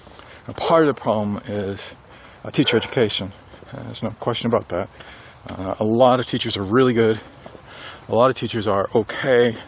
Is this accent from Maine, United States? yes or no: yes; Maine, United States; I know when we were growing up in Maine, it's hard to really understand how poor we were